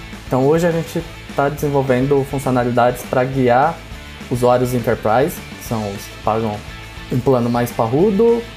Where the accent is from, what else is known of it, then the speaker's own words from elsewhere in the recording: São Paulo, Brazil; eu sou do interior de São Paulo, mas recentemente me mudei e estou morando em São Paulo, na capital.